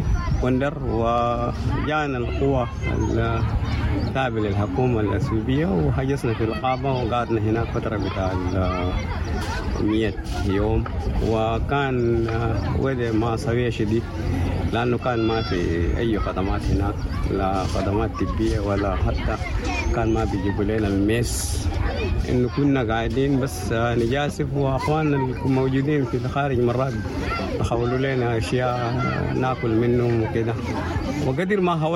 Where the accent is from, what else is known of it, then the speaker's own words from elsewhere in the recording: Sudan; now in Ethiopia; أنا لاجئ من السودان جيت أسوبيا قبل سنة وهاي،